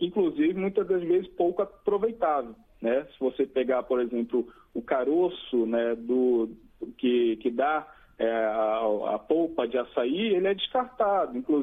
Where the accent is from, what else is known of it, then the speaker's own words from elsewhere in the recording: Amapá, Brazil; also born or lived in Mato Grosso do Sul / São Paulo; eu sou amapaense, né?